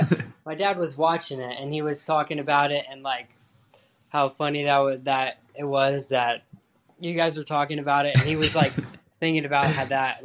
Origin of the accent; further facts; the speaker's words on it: Chapel Hill, North Carolina, United States; I'm originally from Chapel Hill, so I like UNC.